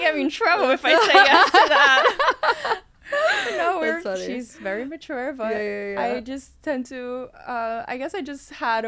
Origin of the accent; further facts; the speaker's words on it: Bulgaria; now in United States; I love talking about where I'm from. I have such a deep connection to it. I'm originally from Bulgaria.